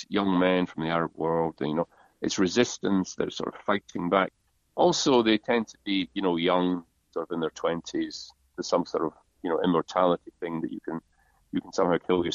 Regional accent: Ireland; also born or lived in Scotland; actually grew up in Edinburgh because my parents, you know, had to go into exile for jobs and stuff. But we were always back home every summer. So I'm mainly Irish, but a good chunk of Scottish.

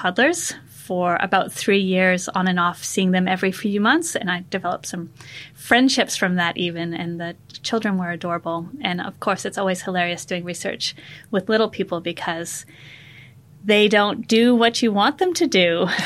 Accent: Canada; moved away as an adult; now in New Zealand; So I came over to New Zealand many years ago to do my final year of undergrad and to go rock climbing. I'm originally from Canada.

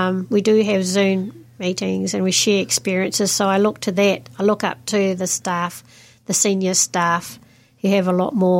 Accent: Auckland, New Zealand; I was born in Auckland in a multicultural community, born and raised in inner city Auckland. And in that, during that time, the community was Māori, Pacifica, and Asian, quite a diverse community.

